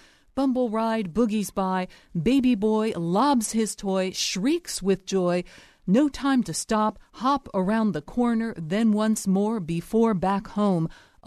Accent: Columbus, Ohio, United States; I'm from Columbus

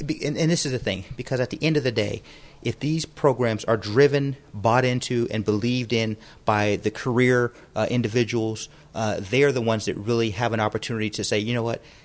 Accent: Youngstown, Ohio, United States; That's great. And again, I come from Youngstown, Ohio, so we've dealt with that and we live that and we're dealing with it now.

